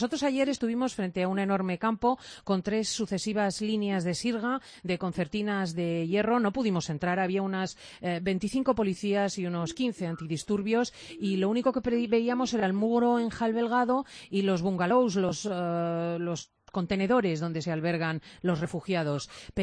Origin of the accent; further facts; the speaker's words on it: Spain; Así somos los españoles.